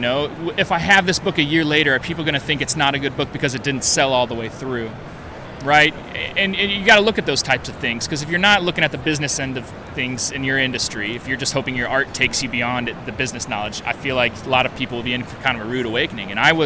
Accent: Peoria, Illinois, United States; I'm from Peoria myself.

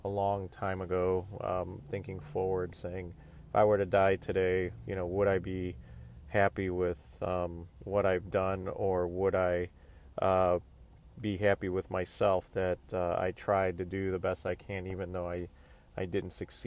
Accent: Cleveland, Ohio, United States; but I grew up in Cleveland, and my parents were in Cleveland

